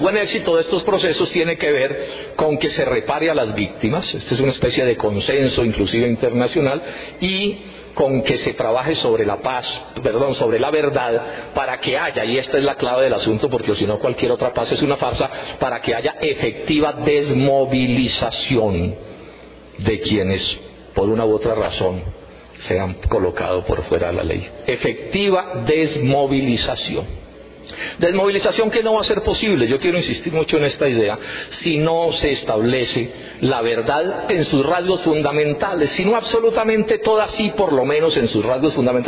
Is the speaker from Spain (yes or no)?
no; Colombia; en general somos partidarios los colombianos de las soluciones políticas a los conflictos armados que hay en este país.